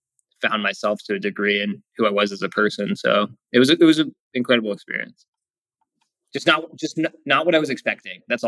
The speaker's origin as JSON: {"language": "English", "country": "United States", "tie": "born or raised there", "said": "Like I realized how lucky and fortunate we are growing up in America and going through that experience"}